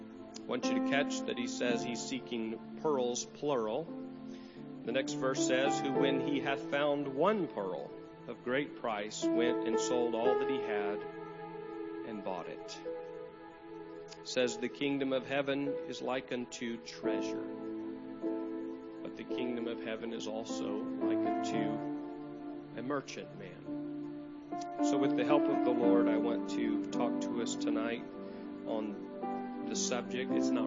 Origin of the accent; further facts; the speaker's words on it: Mississippi, United States; We're from Mississippi, and it ain't cold like this there. And we use ain't down there.